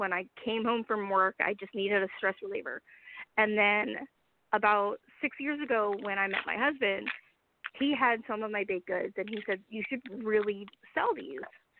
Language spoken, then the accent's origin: English; Maryland, United States; I am from Maryland, and I am a owner of a cupcakery.